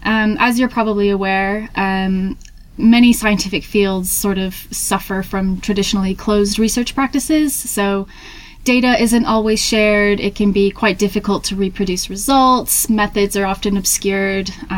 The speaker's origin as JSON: {"language": "English", "town": "Hampton", "region": "New Hampshire", "country": "United States", "said": "So, I'm originally from Hampton, New Hampshire in the US."}